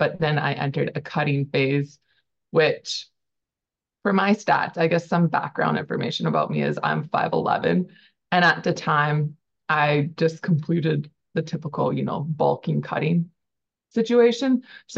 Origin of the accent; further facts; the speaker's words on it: Manitoba, Canada; I'm from Manitoba, Canada, rural town, little, it's like, yeah, middle of nowhere, basically. I'm 33 years old.